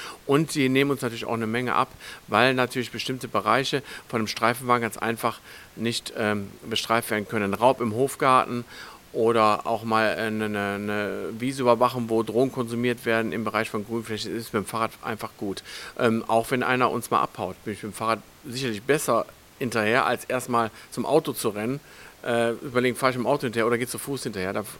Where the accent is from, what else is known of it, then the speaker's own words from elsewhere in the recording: Grevenbroich, North Rhine-Westphalia, Germany; ich komme aus Grevenbruch, Kapellen, wer es kennt, an der Erft gelegen